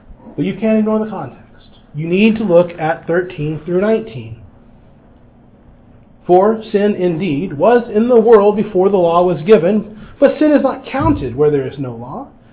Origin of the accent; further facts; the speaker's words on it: United States; Now, as an American, this sounds pretty good.